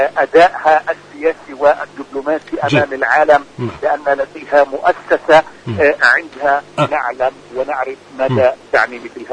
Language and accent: Arabic; Palestine; وبالتالي علينا ألا نقدر حقيقة كفلسطينيين أقصد هنا من أهمية أي وثيقة تصدر لصالحنا في الأمم المتحدة